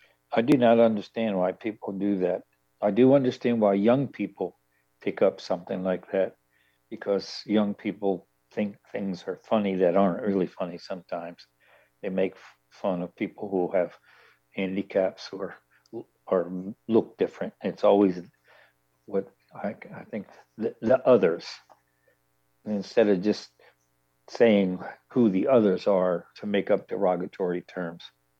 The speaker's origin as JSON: {"language": "English", "town": "Baltimore", "region": "Maryland", "country": "United States", "tie": "born or raised there", "said": "I grew up in Baltimore, Maryland. And that's considered being in the South by many people."}